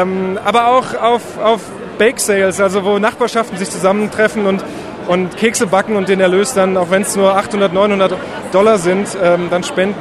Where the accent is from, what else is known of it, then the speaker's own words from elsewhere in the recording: Germany; Es gibt nicht so große und so starke soziale Netze wie bei uns in Deutschland.